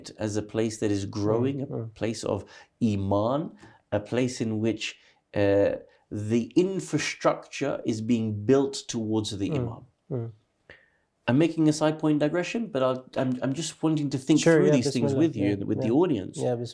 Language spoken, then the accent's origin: English; United Kingdom; No, I definitely don't say soccer. I'm British.